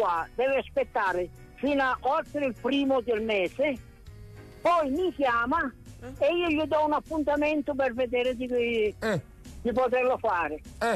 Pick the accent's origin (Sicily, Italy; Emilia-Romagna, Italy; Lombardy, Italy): Sicily, Italy; now in Santa Maria a Vico, Italy; Io sono siciliano trapiantato nel circondario di Napoli, sono di Santa Maria Amico.